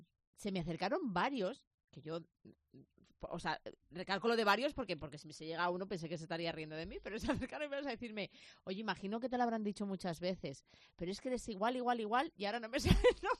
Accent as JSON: {"language": "Spanish", "town": "Valladolid", "region": "Castile and León", "country": "Spain", "said": "Que somos de Valladolid."}